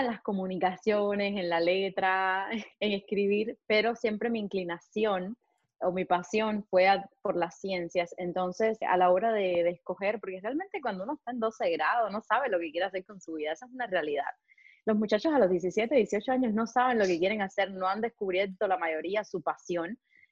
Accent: Güira de Melena, Artemisa, Cuba; no quiero estudiar en el campo donde yo vivía, porque yo soy nacida en un campito en Artemisa, en el sur de Artemisa, el pueblito se llama Huila de Melena.

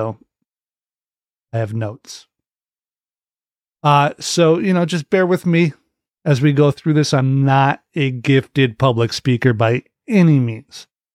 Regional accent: United States; That's where I live. I am an American.

